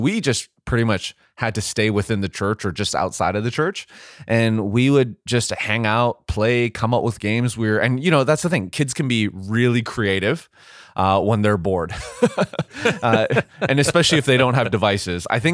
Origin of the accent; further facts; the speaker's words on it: Vancouver, British Columbia, Canada; growing up in Vancouver, it wasn't Kenya in any means, but in an immigrant church